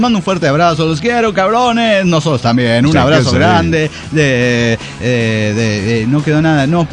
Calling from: Cochabamba, Bolivia; de Cochabamba, Bolivia.

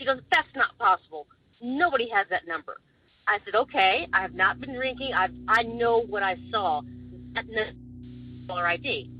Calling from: California, United States; I'm calling from Southern California.

